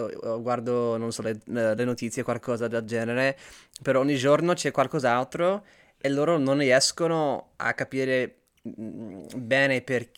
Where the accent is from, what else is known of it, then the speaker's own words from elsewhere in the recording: California, United States; Italian is a second language; vengo dal Sud California e ormai sono appassionato per l'Italia, per la lingua italiana, che mi piace tantissimo.